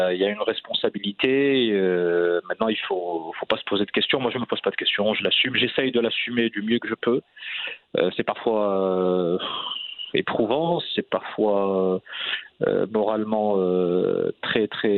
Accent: France; dans la cellule familiale marocaine, on a été élevé, même si on a grandi en France, on a été élevé vraiment avec les valeurs, les principes de notre marocanité.

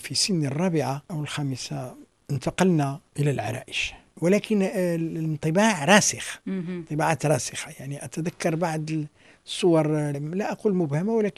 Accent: Morocco; فأنا أعتبر نفسي جبليا مدينيا، ولكن في نفس الوقت أنا رباطي أيضا، وأنا فاسي وخريبجي.

